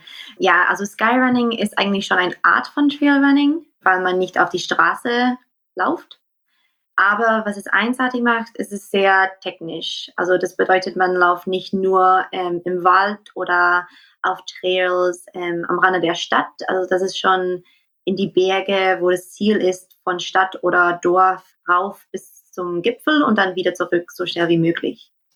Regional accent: Scotland, United Kingdom; German is a second language

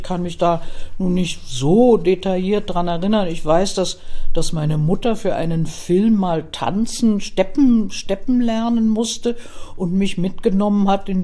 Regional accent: Berlin, Germany; Ja, und Berlin ist meine Stadt und ich bin mit Leib und Seele immer noch Berlinerin, auch wenn ich mein ganzes Leben eigentlich hier im Bayerischen verbracht habe.

